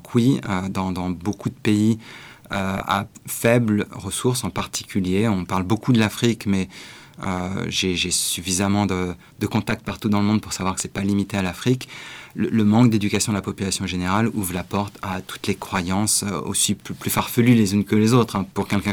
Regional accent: France; je suis né et j'ai grandi en France.

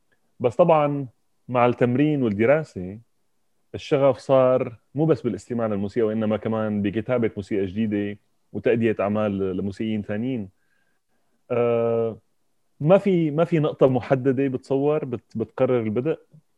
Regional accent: Damascus, Damascus Governorate, Syria; moved away as an adult; أنا من دمشق وعشت بسوريا أول 24 سنة من عمري، يلي هي سنوات تأسيسية حقيقية لشخصية الشخص.

